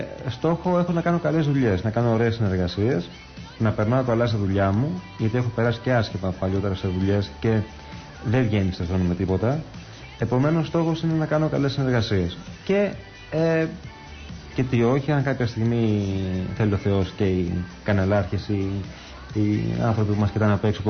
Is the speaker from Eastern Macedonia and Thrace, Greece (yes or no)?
no; Athens, Attica, Greece; also born or lived in Brussels, Belgium; Έχω γεννηθεί στο Βέλγιο, ναι. Στις Βρυξέλλες και μεγάλωσα στην Αθήνα.